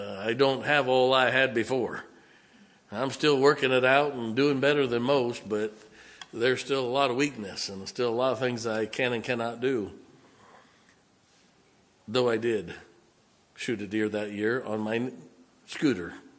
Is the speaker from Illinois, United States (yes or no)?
no; Canton, Ohio, United States; I grew up in Canton, Ohio, just south of Akron